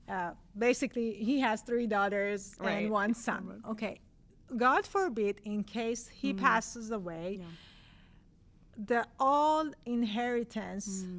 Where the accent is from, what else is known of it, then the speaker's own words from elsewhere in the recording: Iran; English is a second language; Sure. So I'm Armenian, so I have a Christian background. Yeah. I was born and raised in Iran in an Armenian Christian family.